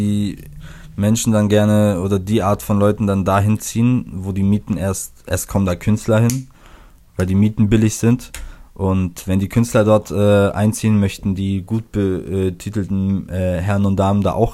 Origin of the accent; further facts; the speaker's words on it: Bavaria, Germany; born there; ich bin ja aus gebürtig aus der Nähe von Augsburg, da sagt man Leberkäsesemmel.